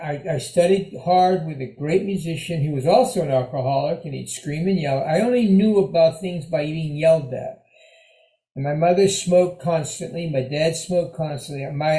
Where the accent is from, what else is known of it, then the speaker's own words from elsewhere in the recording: Pittsburgh, Pennsylvania, United States; I'm from Pittsburgh. My dad was a mill doctor before he started private practice as an eye doctor.